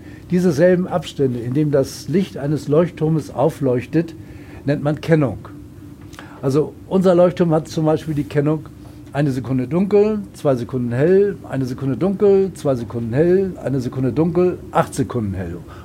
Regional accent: Hamburg, Germany; Ich komme selbst aus Hamburg

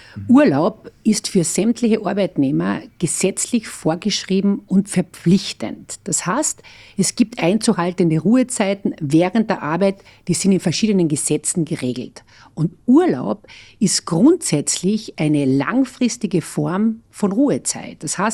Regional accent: Carinthia, Austria; Und für mich ist Kärnten natürlich meine Heimat

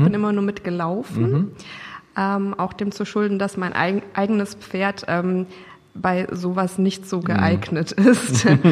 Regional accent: Bad Kissingen, Bavaria, Germany; born there; now in Munich, Germany; ich bin gebürtig aus Bad Kissingen.

